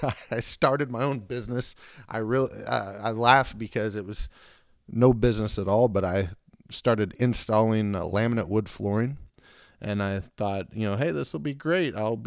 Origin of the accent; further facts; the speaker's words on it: Oklahoma, United States; now in Orlando, United States; I live in Florida, Orlando, Florida right now. I am from Oklahoma originally.